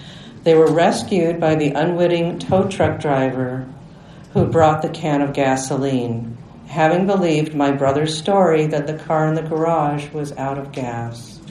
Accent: Canada; So I was telling Rabbi Rosenzweig how I came all the way from Canada to be here

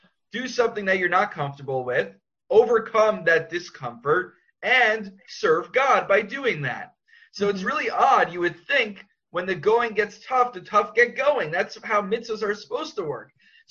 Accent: Far Rockaway, New York, United States; However, I grew up in Far Rockaway in Queens, which was in Bayswater

